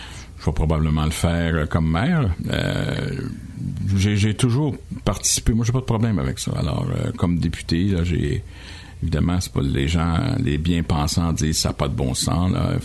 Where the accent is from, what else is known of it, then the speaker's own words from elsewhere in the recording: Joliette, Quebec, Canada; Moi, je viens de Joliette, lui vient de Saint-Jacques. Donc, on est des Lanaudois tous les deux.